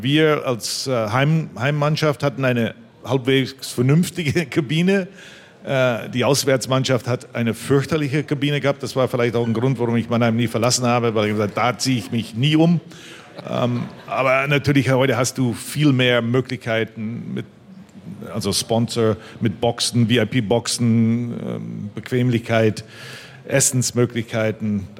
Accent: Winnipeg, Manitoba, Canada; weil meine Liebe zum Zahnarzt war, als ich als Jugendlicher in Winnipeg aufgewachsen bin

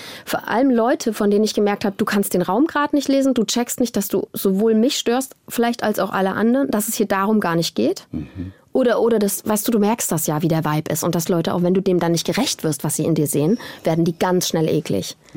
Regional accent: Tübingen, Baden-Württemberg, Germany; ich komme aus Tübingen, da raus aus dieser kleinen, supergeilen Bubble, wo du ja wirklich voll behütet bist

